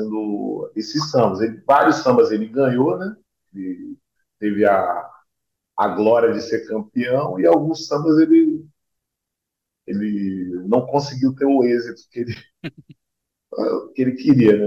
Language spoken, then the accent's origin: Portuguese; Rio de Janeiro, Brazil; Então, eu nasci em Campo Grande, na Zona Oeste do Rio de Janeiro, né? E fui morar em Santa Cruz